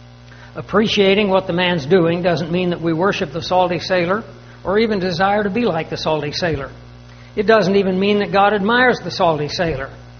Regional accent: Kansas, United States; I came from Kansas. That's where I was born and raised.

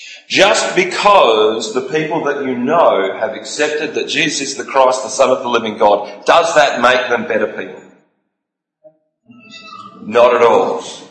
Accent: Australia; give us boundaries through which we as an Australian society, through our culture, through our personalities, should use wisdom to decide how these are applied.

